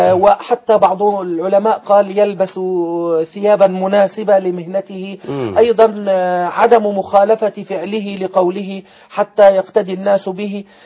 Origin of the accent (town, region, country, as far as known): Egypt